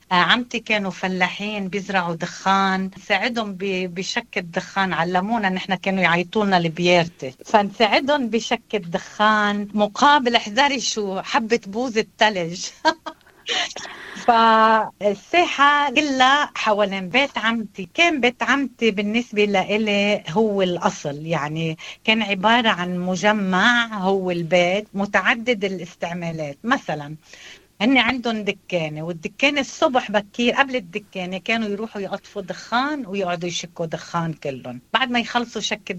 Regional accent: Barish, South Governorate, Lebanon; ضيعتي اسمها باريش، هي ضيعة صغيرة بقضاء أو محافظة الجنوب اللبناني، تعتبر من قرى منطقة جبل عامل التاريخية المعروفة بتراثها الثقافي، يعني أشهر من أن يعرف أكيد، والاجتماعي. صايرت ضيعة على تلة،

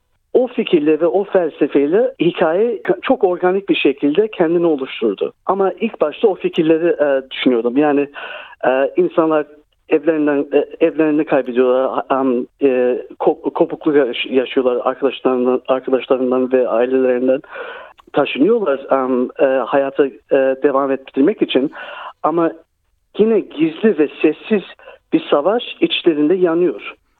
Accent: Melbourne, Victoria, Australia; Melbourne'in Northern Suburbs tarafında büyüdüm

